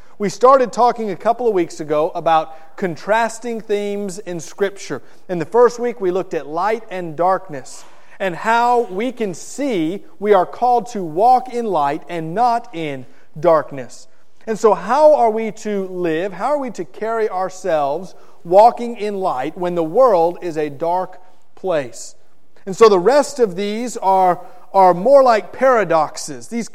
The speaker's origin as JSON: {"language": "English", "region": "Florida", "country": "United States", "tie": "born or raised there", "said": "I have a grandmother who took me in for a year after a bad hurricane where I grew up in South Florida."}